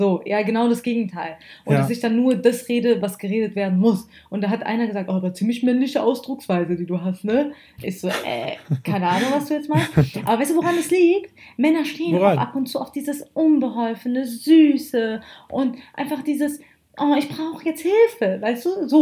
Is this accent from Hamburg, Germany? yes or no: yes; Hamburg, Germany; Sagt man als Hamburger Bub.